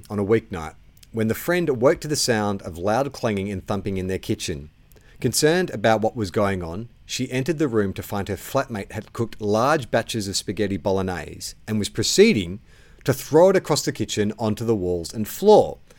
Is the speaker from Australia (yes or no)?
yes; Australia; now in London, United Kingdom; As an Aussie living in London, working in the NHS